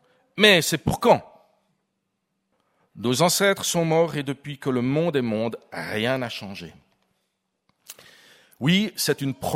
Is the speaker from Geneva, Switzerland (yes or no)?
yes; Geneva, Switzerland; je suis un Genevois, en fait, d'origine. Ouais, ça se voit pas. J'ai perdu un peu mon accent, je pense, au travers de mon émigration dans d'autres parties de la Suisse, parce que ça fait pas mal d'années que je suis sur le canton de Berne.